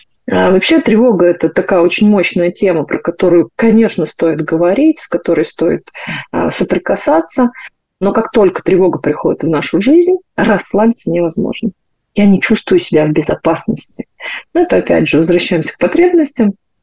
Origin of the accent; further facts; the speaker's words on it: Kostroma, Kostroma Oblast, Russia; поскольку я из Костромы, Костромская область, у нас Голубинка